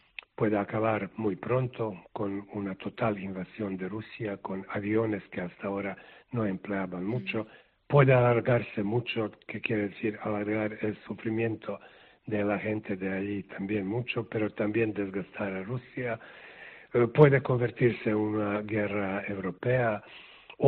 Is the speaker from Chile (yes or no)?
no; Sarajevo, Federation of Bosnia and Herzegovina, Bosnia & Herzegovina; Spanish is a second language; soy de Sarajevo, porque nací en Sarajevo, porque estoy enamorado en Sarajevo, porque pienso que Sarajevo es única ciudad de este tipo, un Jerusalén de Europa, donde vivíamos juntos